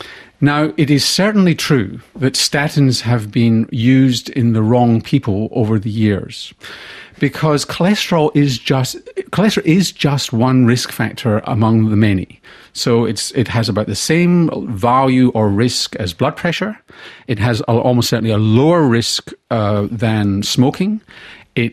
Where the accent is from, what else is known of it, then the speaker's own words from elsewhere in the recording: Scotland, United Kingdom; I grew up in Scotland. I grew up in a country with the highest coronary heart disease rate in the world, apart from parts of India.